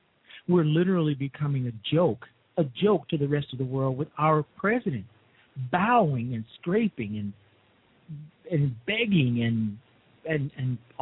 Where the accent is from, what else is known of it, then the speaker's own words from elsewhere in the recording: Chicago, Illinois, United States; I mean, I'm from Chicago, not from Pennsylvania, the pretty much the birthplace of the modern steel mill.